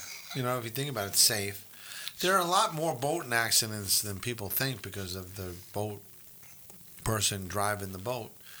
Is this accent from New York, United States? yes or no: yes; New York, United States; You know, I know things in New York are a lot higher. And what happened is I'm from New York.